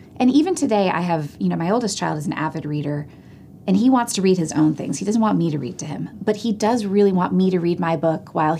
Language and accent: English; California, United States; I grew up in California. I went to college in New England. I've lived all over the country over the course of my now 40 years.